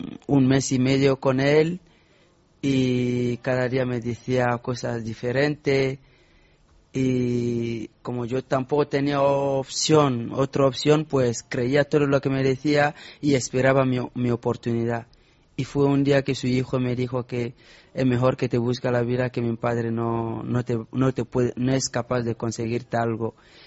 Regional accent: Mali; Spanish is a second language; Pues también soy de Mali.

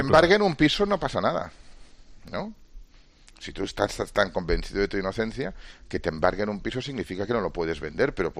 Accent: Catalonia, Spain; yo porque soy catalán

